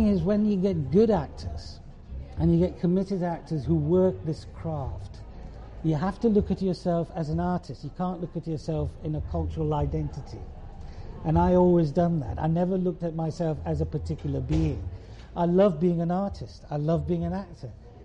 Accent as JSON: {"language": "English", "town": "Leeds", "region": "Yorkshire and the Humber", "country": "United Kingdom", "tie": "born or raised there", "said": "the North, I could relate very easy to it because I grew up in Leeds."}